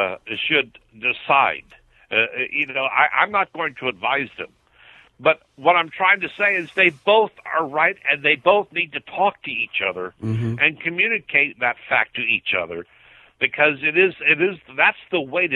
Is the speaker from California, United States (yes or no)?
yes; California, United States; I'm not from the South. I'm from the West. I'm from California. We're crazier than anybody else.